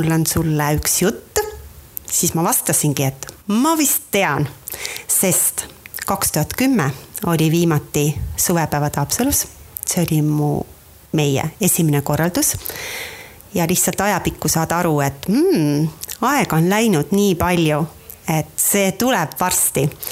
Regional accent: Lääne County, Estonia; olen Läänemalt.

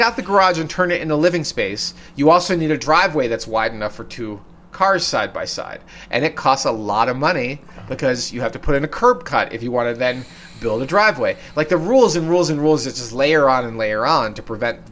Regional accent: New York, United States; I grew up in New York. I commuted from Brooklyn to Manhattan.

